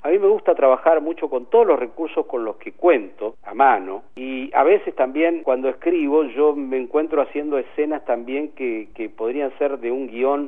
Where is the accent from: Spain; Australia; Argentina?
Argentina; Patagonia; moved away as an adult; now in Buenos Aires, Argentina; Llegué a Buenos Aires desde la Patagonia, estudié periodismo hasta el 79